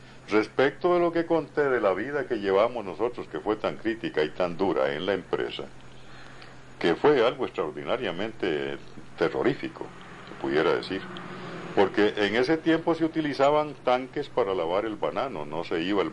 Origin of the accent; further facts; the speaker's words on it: Costa Rica; a lo cual yo, en mi manera de sentir como costarricense